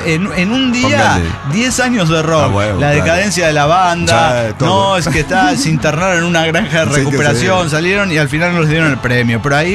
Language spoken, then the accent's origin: Spanish; Coahuila, Mexico; Nunca salimos de aquí de Coahuila.